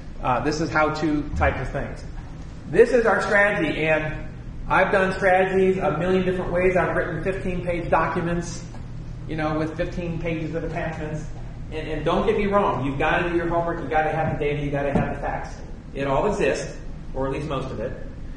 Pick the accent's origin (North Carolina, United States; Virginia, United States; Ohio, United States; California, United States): Ohio, United States; Cincinnati; I grew up in Cincinnati. I know Southwest Ohio.